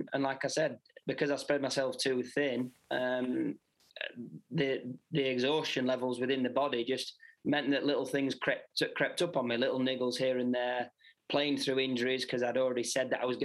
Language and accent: English; United Kingdom; The Open, obviously being British, the British Open is, it is one of the biggest majors for us guys to win.